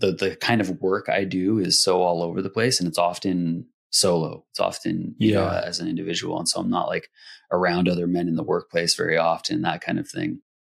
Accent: Santa Rosa, California, United States; growing up, I grew up in an inner city environment. I grew up in Santa Rosa, California, you know, right in the middle of the city.

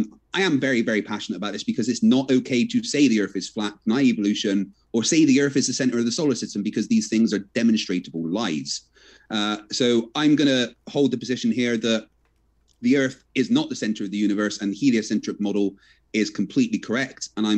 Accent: Bristol, South West England, United Kingdom; I'm from Bristol and an ex-Royal Navy engineer.

